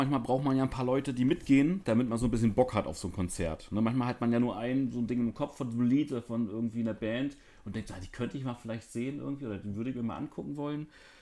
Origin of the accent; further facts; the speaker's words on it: Mecklenburg-Vorpommern, Germany; Ich bin ja auch aus dem hohen Norden bei mir. Ich bin aus Mecklenburg